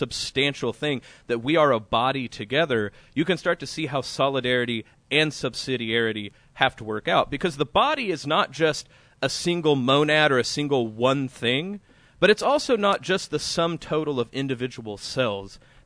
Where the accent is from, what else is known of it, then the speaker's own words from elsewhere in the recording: Oklahoma, United States; Well, I'm from Oklahoma.